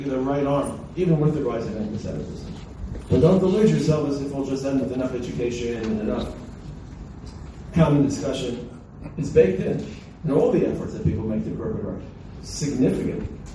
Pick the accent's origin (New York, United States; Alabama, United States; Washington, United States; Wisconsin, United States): New York, United States; Brooklyn; I remember growing up in Brooklyn with a lot of dissidents.